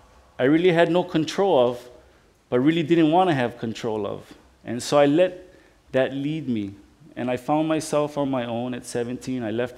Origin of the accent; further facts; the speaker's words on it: Hawaii, United States; Well, I grew up on two different islands. I was raised a little in Molokai